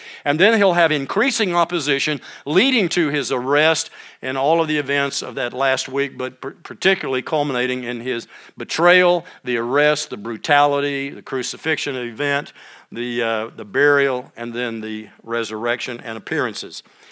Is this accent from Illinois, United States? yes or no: no; Longview, Texas, United States; I grew up in East Texas, so you could, starting up there, Palestine, working, or Paris, and working your way down where I lived in Longview